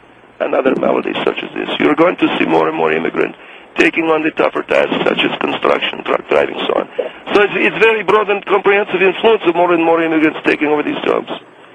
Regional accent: Alexandria, Alexandria Governorate, Egypt; English is a second language; moved away as an adult; now in United States; We're from Alexandria, Egypt, originally.

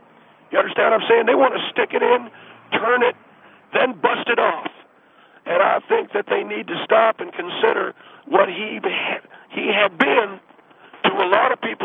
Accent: Lancaster, California, United States; I'm from Lancaster, California.

